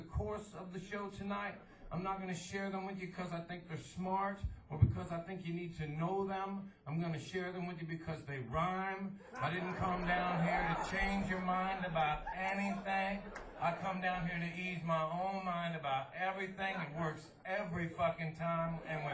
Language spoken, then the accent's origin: English; Oregon, United States; And it started to snow, which wasn't something I was used to growing up in Oregon, where it usually just rains.